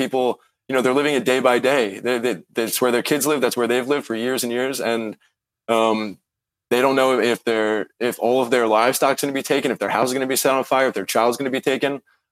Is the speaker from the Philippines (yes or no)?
no; United States; They did know I was American. I would be introduced to them as an American.